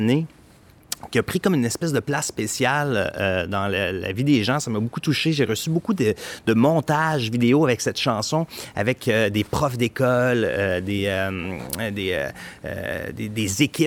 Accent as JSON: {"language": "French", "town": "Victoriaville", "region": "Quebec", "country": "Canada", "tie": "born or raised there", "lives_now": "Montreal, Canada", "said": "je suis pas natif de Montréal, je suis natif de Victoriaville qui est au centre du Québec, qui est réputée comme étant la capitale du développement durable et j'en suis très fier."}